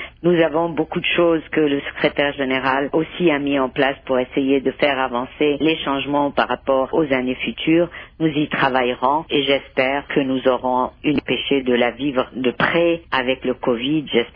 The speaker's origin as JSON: {"language": "French", "country": "DR Congo", "said": "nous sommes Congolais"}